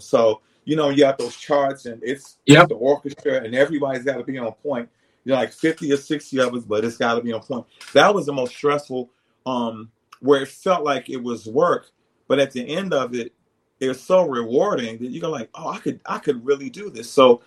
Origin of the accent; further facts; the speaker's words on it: Washington, District of Columbia, United States; So when I started out, we went to church on Sundays where I grew up over in Southwest D.C.